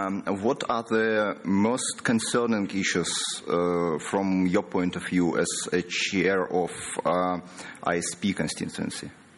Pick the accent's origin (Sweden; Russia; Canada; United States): Russia; English is a second language; I'm from Russia, the second time.